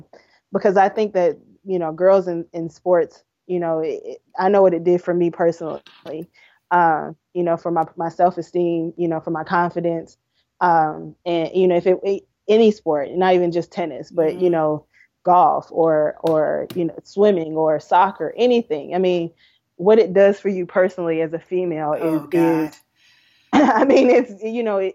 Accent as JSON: {"language": "English", "town": "Chicago", "region": "Illinois", "country": "United States", "tie": "born or raised there", "said": "I knew, you know, the organizations growing up in Chicago, but I had no firsthand"}